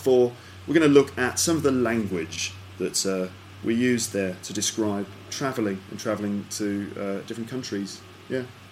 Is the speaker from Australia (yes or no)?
no; England, United Kingdom; So, you know, I think probably us Europeans or us English, you know, when we go there, we're terribly English.